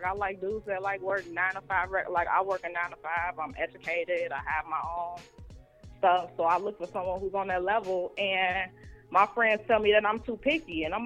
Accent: Chicago, Illinois, United States; now in Houston, United States; So I'm from Chicago

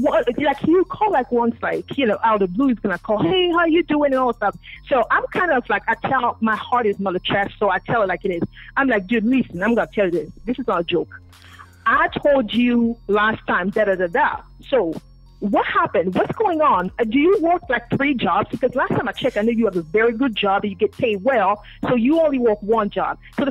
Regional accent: Sierra Leone; No. I'm not. I'm from Sierra Leone.

